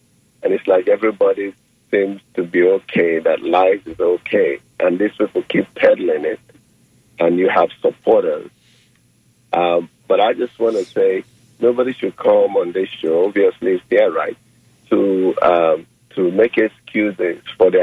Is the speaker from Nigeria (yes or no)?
yes; Nigeria; now in Bradenton, United States; I'm from Nigeria originally.